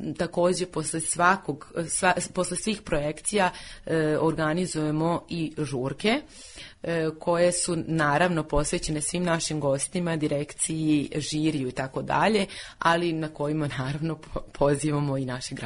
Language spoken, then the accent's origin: Serbian; Sombor, Vojvodina, Serbia; pošto sam kao dete sam živjela u Somboru